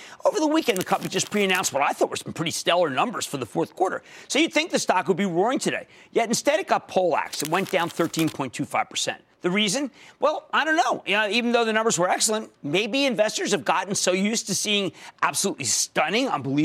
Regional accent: Pennsylvania, United States; How about Isaac in my home state of Pennsylvania?

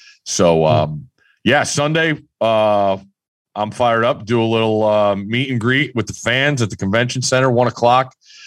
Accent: Connecticut, United States; growing up in Connecticut, knowing that the Jets and Giants were going to be on the television

